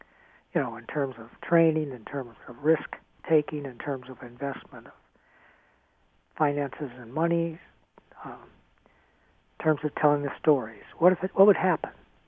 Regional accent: Ohio, United States; also born or lived in Michigan; now in North Manchester, United States; I grew up in Ohio and Michigan. We live presently for the last 37 years in North Manchester, Indiana, on a farm.

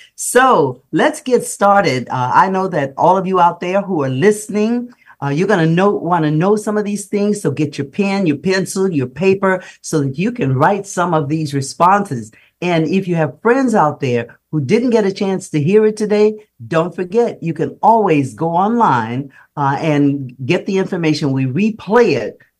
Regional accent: Louisiana, United States; You know, I didn't know you were my homie. I'm from Louisiana, and I read your bio

